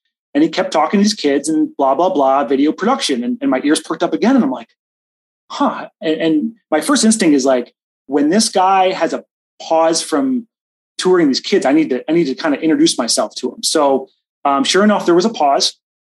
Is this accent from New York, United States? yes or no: yes; New York, United States; I'm from Western New York, about an hour outside Buffalo. That's where I grew up.